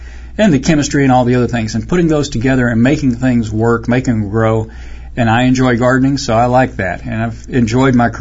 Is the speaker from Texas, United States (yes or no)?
yes; Baytown, Texas, United States; I grew up near Houston, Baytown, Texas.